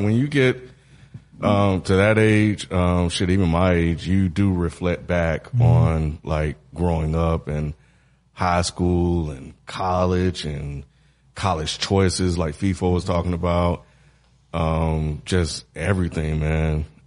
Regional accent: Mississippi, United States; I seriously think growing up in Mississippi, being racist, that if I would have taken high school a little bit more serious, who knows where my life would have been?

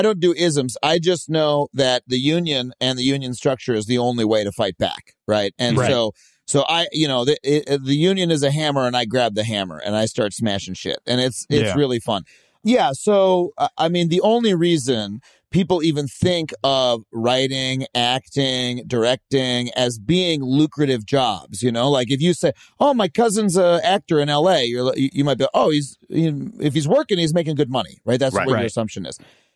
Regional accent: United States; it's awesome as an American, you know, someone who grew up, you know, trading VHS tapes of anime

